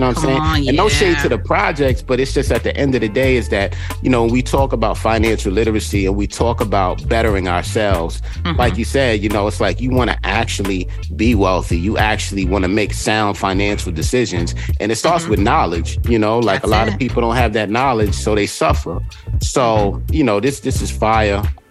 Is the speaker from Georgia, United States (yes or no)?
no; Queens, New York, United States; growing up in South Jamaica, Queens, and, you know, we had Baisley projects.